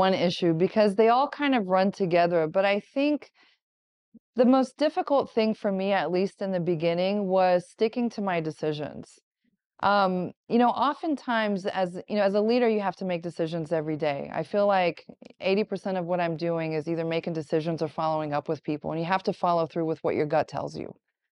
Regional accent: Oklahoma, United States; also born or lived in Iran; I was actually raised in Oklahoma. So I was born in Iran, raised in Oklahoma, and I'm a Baylor University graduate.

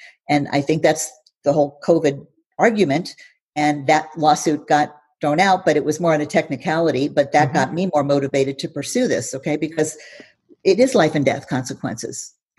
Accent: California, United States; I'm from the Bay Area. We never had 80 mile an hour winds growing up there.

